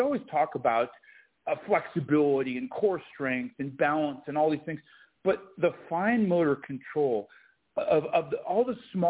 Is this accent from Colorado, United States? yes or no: yes; Colorado, United States; And what happens when you do that, and growing up in Colorado trying to be a mogul ski racer, your body starts to break down.